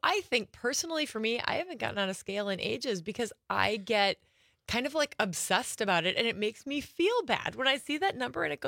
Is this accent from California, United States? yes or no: no; Kaukauna, Wisconsin, United States; I didn't grow up there. I grew up in Kaukauna